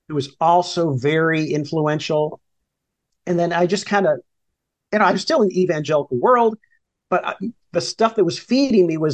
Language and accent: English; Wheaton, Illinois, United States; Well, I grew up in Wheaton, Illinois, you know, where Wheaton College is. That's where my parents met there in college, and we just ended up settling there.